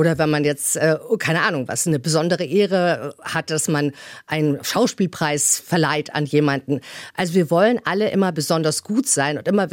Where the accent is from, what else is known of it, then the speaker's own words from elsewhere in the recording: Hamburg, Germany; Ja, ich liebe Hamburg. Ich bin ja aufgewachsen draußen in Lemsal, so Alstertal